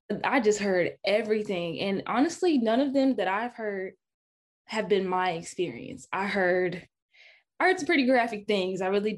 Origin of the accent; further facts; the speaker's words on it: Hot Springs, Arkansas, United States; I'm from Hot Springs.